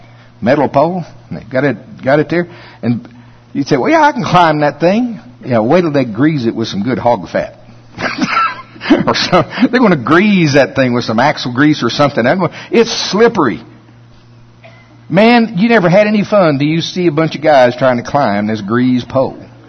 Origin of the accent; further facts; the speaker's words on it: Shawnee, Oklahoma, United States; where I grew up down around Pottawatomie County, Oklahoma, Shawnee, they had these county fairs